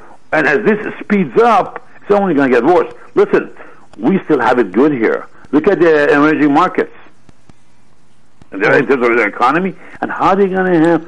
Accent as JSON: {"language": "English", "town": "Washington", "region": "District of Columbia", "country": "United States", "tie": "born or raised there", "said": "I grew up in Washington. My dad was a diplomat. I grew up in 72, 73."}